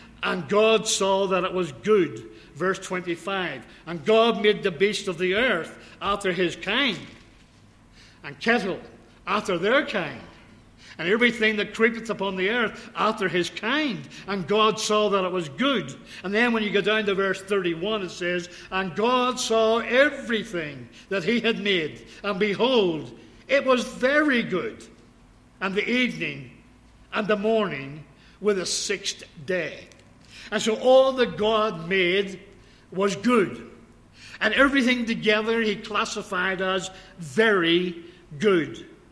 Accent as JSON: {"language": "English", "country": "United Kingdom", "lives_now": "Australia", "said": "Being a Brit, I was thinking of the crown jewels. I'm an Australian now, by the way."}